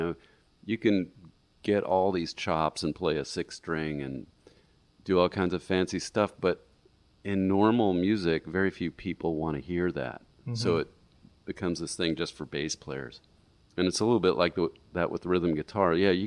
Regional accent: St. Louis, Missouri, United States; Well, I was raised in St. Louis and, came up in the mid to late 70s, really, is when I started getting serious about guitar. And the area of St. Louis where I grew up was pretty integrated.

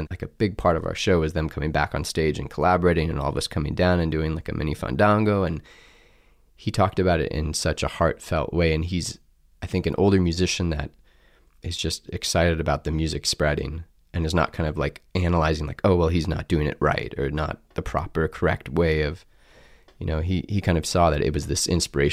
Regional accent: United States; And especially as an American, like as someone who's extremely privileged

